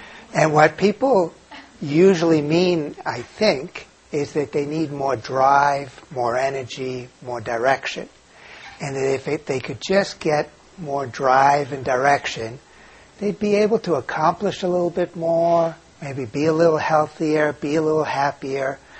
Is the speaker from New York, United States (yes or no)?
yes; New York City, New York, United States; now in Montreal, Canada; Coming to Montreal as an American from New York City, I quickly made the resolution to learn French.